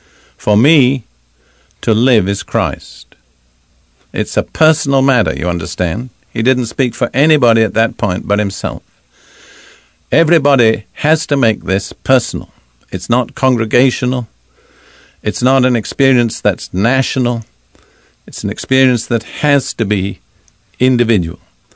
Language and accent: English; United Kingdom; I remember growing up in the Anglican Church in Britain as a boy, I was taught to say in various phrases, Our Lord and Savior, our Lord.